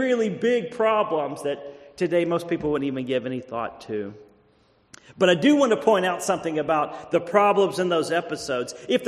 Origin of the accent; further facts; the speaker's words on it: Texas, United States; I'm from Texas, and I even knew who Andy Griffith was